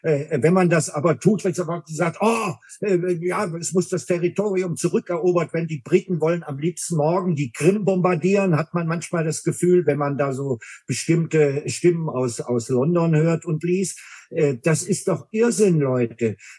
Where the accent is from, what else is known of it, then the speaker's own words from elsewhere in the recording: Berlin, Germany; Ich bin ja Berliner